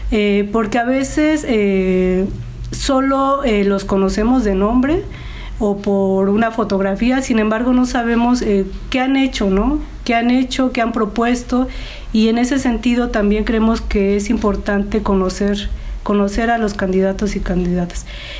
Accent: Oaxaca, Mexico; Entonces, como oaxaqueños y oaxaqueñas, tenemos que reconocer y revalorar lo que tenemos, ¿no?

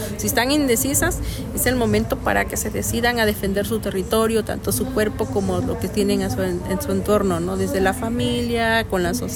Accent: La Luz Tuxtepec, Oaxaca, Mexico; yo soy de la comunidad de la Luz Tuxtepec.

